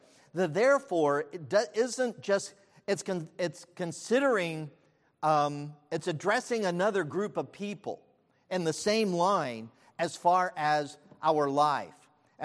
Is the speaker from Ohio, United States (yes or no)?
yes; Dayton, Ohio, United States; the house on Wilfred Avenue, where I grew up in Dayton, Ohio, it was given to flooding.